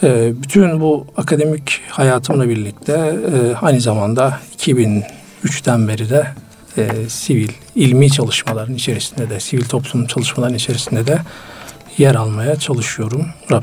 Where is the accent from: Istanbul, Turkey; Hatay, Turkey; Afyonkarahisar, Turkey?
Istanbul, Turkey; 83 İstanbul doğumluyum. Aslen Bitlisliyim ama doğma büyüme İstanbulluyum.